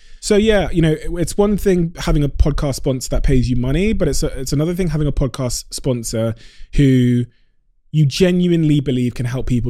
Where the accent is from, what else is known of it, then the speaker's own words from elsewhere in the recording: South West England, United Kingdom; as a kid growing up in Devon in a school of 1,500 white kids